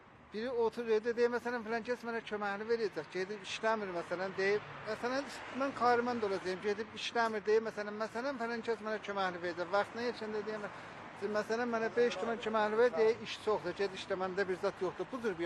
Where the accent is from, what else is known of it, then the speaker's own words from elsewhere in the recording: Tasuj, East Azerbaijan, Iran; Azərbaycan şəhərdən gəlir.